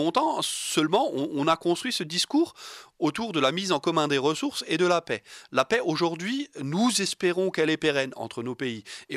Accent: France; qu'est-ce que je veux faire moi en tant que Français avec 67 millions d'individus?

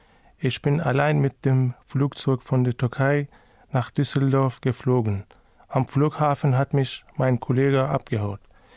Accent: Iran; German is a second language; now in Germany; Ich komme aus dem Iran.

